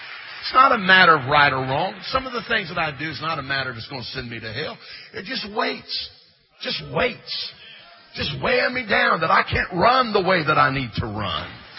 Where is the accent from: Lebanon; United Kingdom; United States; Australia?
United States; Missouri; I was raised in Missouri.